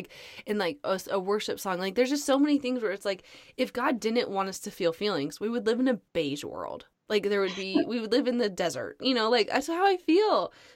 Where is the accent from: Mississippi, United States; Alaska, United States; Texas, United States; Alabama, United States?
Alaska, United States; So we're originally from Alaska.